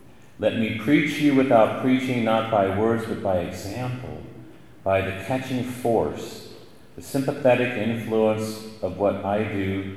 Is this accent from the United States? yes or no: yes; Richland, Washington, United States; scares me because I grew up in Richland and that's where they built the plutonium for the bomb and everything.